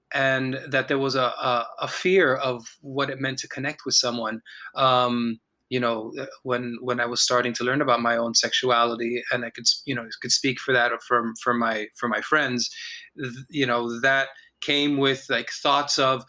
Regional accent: Miami, Florida, United States; I was born in Miami, Florida, and, raised in a community where dealing with the Cuban government in any kind of way or going to Cuba was frownly looked upon

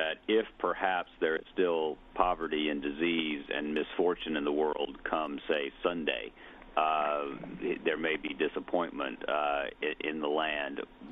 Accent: the South, United States; I am a white Southerner

